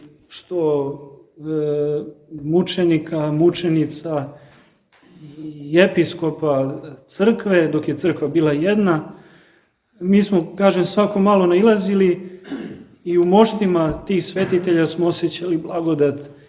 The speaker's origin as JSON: {"language": "Serbian", "country": "Montenegro", "said": "čiji deo moštiju imamo kod nas u Crnoj Gori"}